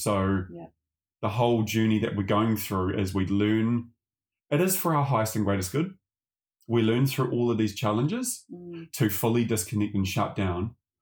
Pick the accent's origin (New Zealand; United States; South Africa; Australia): New Zealand; or even as a male, growing up in New Zealand, running all the stereotypes of like harden up, no pain, no gain.